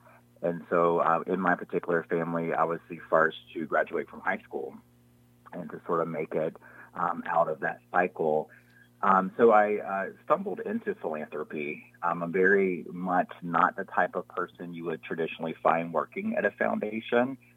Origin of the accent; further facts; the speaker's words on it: North Carolina, United States; So I am from North Carolina originally. I was born and raised there. I'm an enrolled member of a Native American tribe called the Lumbee Tribe of North Carolina.